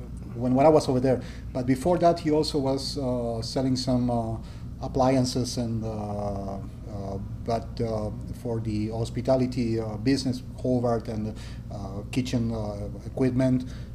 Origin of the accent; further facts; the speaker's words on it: Buenos Aires, Argentina; moved away as an adult; now in Puerto Rico; I was born here in Puerto Rico, and I was brought down to Buenos Aires when I was 7 years old. I lived with my maternal grandparents, and I almost make all my education over there.